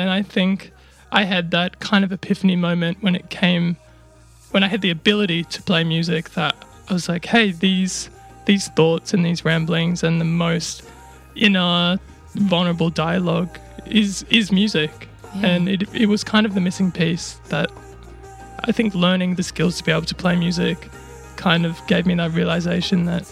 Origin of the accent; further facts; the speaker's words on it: Gold Coast, Queensland, Australia; I'm a 25-year-old singer-songwriter who's been born and raised on the Gold Coast, actually. I was just born down in Southport, so super local.